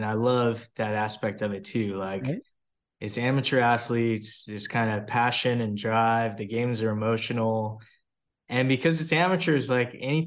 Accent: Texas, United States; It was a big deal. I didn't play. I played, like, you know, flag football when I was young.

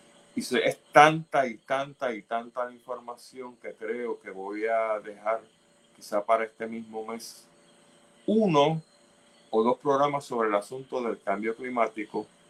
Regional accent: Puerto Rico; le competen a ustedes como buenos puertorriqueños para la supervivencia suya, de su familia y por supuesto de nuestra nación

